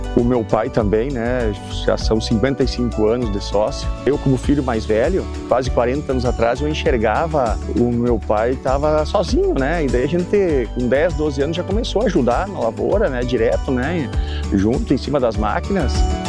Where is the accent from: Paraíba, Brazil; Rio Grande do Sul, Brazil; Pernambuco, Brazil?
Rio Grande do Sul, Brazil; Espumoso; eu sou da comunidade da Costa do Jacuí, município de Espumoso.